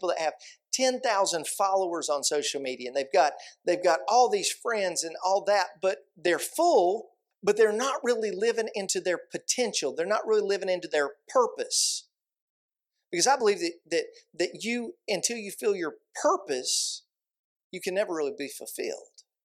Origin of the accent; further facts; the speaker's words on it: United States; And I'm actually from the Virginia-Tennessee line. And a lot of times when you go in there, when I go back home, I see relatives that I haven't seen in a long time